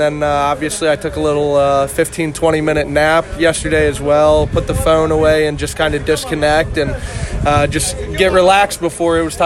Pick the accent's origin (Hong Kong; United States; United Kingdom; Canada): United States; Cincinnati, Ohio; So we're both from Cincinnati, and that kind of brings a connection for us as well.